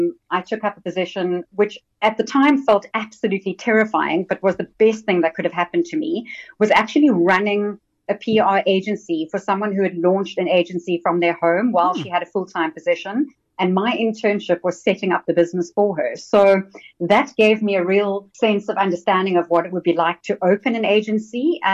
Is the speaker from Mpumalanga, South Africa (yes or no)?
no; Cape Town, Western Cape, South Africa; I grew up in Cape Town, born and bred. I've literally lived here my entire life. I won't tell you how many years because that would be giving things away. But I'm a very, very proud Cape Townian.